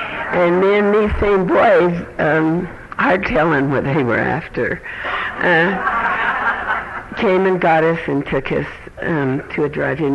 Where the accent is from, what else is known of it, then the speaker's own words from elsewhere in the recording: Ogden Canyon, Utah, United States; I grew up in Utah, and I've always lived here.